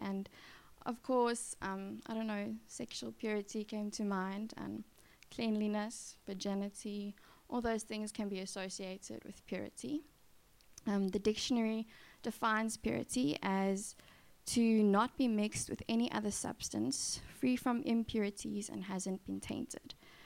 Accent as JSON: {"language": "English", "country": "South Africa", "said": "I'm from South Africa, as you already know. And basically, my mom's Chinese and my dad's Afrikaans"}